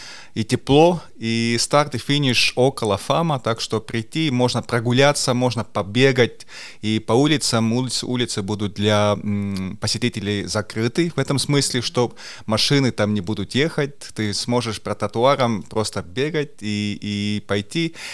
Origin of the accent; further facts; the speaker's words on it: Kohtla-Järve, Ida-Viru County, Estonia; Но я сам из Идавирума, так что у нас такая миссия тоже, да, я парень из Кохтла-Ярве